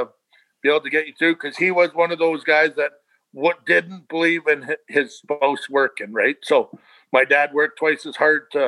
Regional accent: Chetwynd, British Columbia, Canada; So growing up in Chetwynd, I was related to everyone. It's a very small town

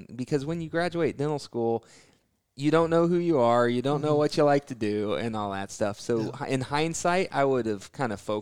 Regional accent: Kansas, United States; So coming back to Kansas, I bought an office in my hometown that was abandoned so I could get it for cheap.

